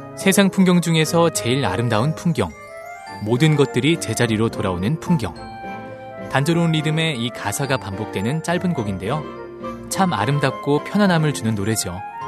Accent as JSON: {"language": "Korean", "region": "Seoul", "country": "South Korea"}